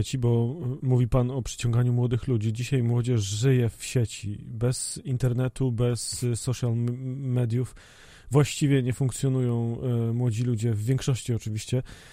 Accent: Lower Silesian Voivodeship, Poland; Sam pochodzę z małej miejscowości na Dolnym Śląsku, gdzie GOK to było centrum

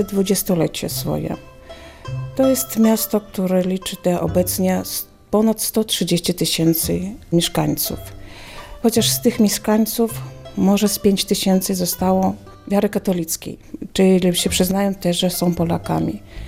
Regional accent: Lahishyn, Brest Region, Belarus; now in Pinsk, Belarus; tam, gdzie ja się urodziłam, w Łogiszynie, sama pochodzę z Łogiszyna, bo teraz mieszkam w Pińsku.

